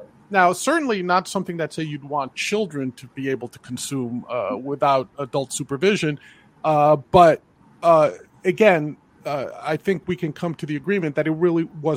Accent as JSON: {"language": "English", "region": "New York", "country": "United States", "said": "I'm a New Yorker. I still live in New York."}